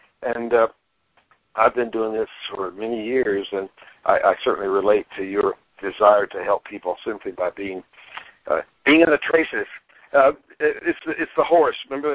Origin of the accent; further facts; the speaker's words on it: North Carolina, United States; I'm a Southern boy. I'm from North Carolina, so I can talk like that.